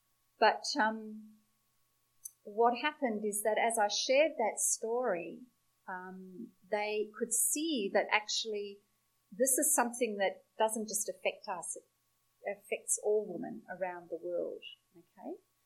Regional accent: South Africa; I grew up in South Africa

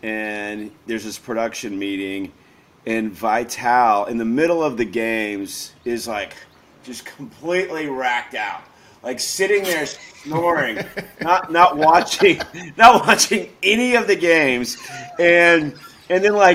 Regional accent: Houston, Texas, United States; I grew up in Houston, see?

